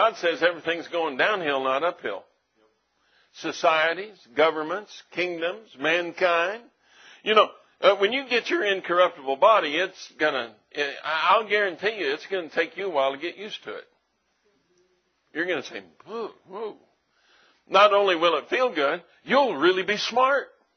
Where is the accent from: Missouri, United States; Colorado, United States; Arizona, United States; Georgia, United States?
Colorado, United States; When I was in my youth, growing up in Colorado, you got to learn how to ski, right?